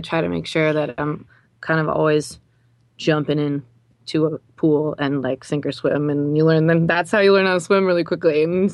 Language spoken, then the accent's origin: English; Indiana, United States; also born or lived in Boston; now in Los Angeles, United States; I grew up in Indiana and then spent a couple of years in Boston and had a job in New York that fell through